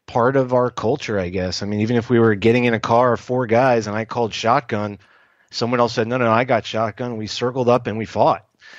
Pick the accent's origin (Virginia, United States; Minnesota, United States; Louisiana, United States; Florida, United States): Florida, United States; Miami; That was just part of the, I guess, the fun of growing up in Miami, being a port city.